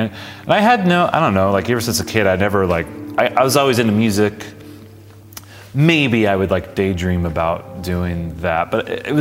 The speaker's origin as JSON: {"language": "English", "town": "Palm Springs", "region": "California", "country": "United States", "tie": "born or raised there", "said": "So I grew up in Palm Springs."}